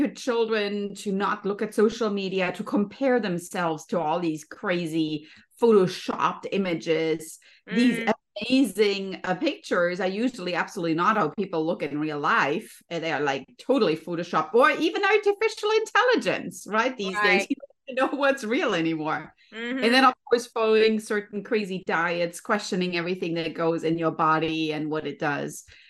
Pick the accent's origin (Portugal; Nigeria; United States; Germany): Germany; born there; English is a second language; Yeah, you might be able to tell by my beautiful name as well as my absolutely amazing accent that I am born in Germany. So I came here from Germany, lived a quite lovely life there.